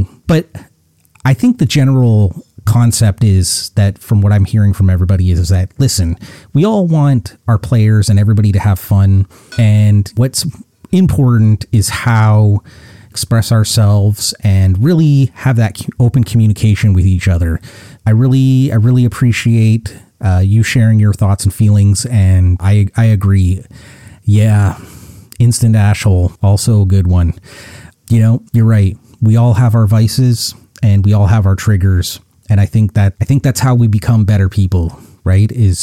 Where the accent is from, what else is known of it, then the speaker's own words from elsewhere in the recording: the South, United States; I feel like growing up in the South, maybe this is just a stereotype